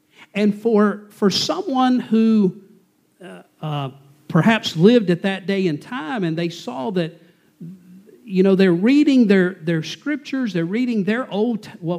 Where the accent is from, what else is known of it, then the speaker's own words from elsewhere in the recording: McDonough, Georgia, United States; sometimes my hometown of McDonough is lumped in as part of Atlanta.